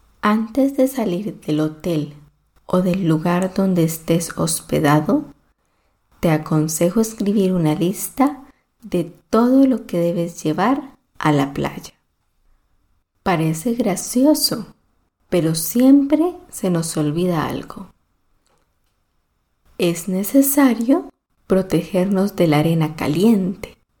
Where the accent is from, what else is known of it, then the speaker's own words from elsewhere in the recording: Colombia; Si estás espacialmente ubicado en Colombia, voy a lanzarte esta pregunta. ¿Qué país, inmenso en extensión selvática y fronterizo con mi país, tiene una de las mejores playas?